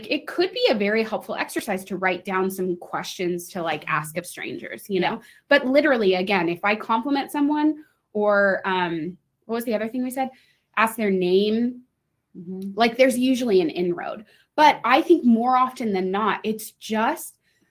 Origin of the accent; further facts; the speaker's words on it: United States; I just want to say I'm very American in my extroversion.